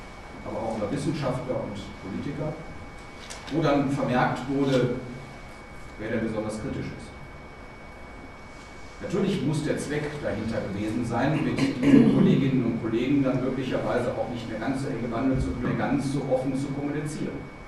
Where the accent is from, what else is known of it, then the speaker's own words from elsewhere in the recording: Cologne, North Rhine-Westphalia, Germany; Wie gesagt, ich komme aus Köln, das ist nochmal speziell